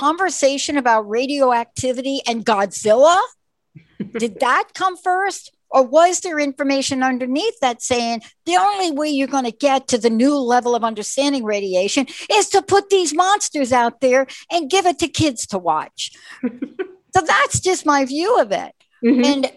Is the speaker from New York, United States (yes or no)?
yes; New York, United States; I grew up in New York and I heard it.